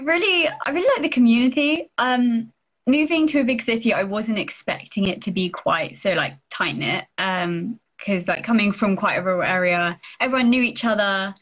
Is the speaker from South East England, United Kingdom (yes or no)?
yes; South East England, United Kingdom; Yeah, I am from Kent, though, so quite a way away. I've lived near Dover, which in like quite a rural area.